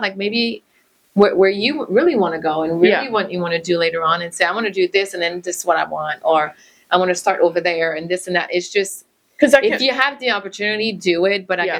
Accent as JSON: {"language": "English", "town": "Montreal", "region": "Quebec", "country": "Canada", "lives_now": "United States", "said": "oh yeah, I'm from Montreal, but technically like I've lived here longer."}